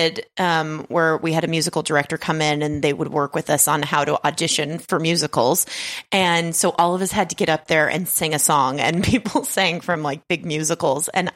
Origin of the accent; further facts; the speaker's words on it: Las Vegas, Nevada, United States; My family loves a mall because I'm from Las Vegas. We're from Las Vegas, so we like to be in air conditioned places.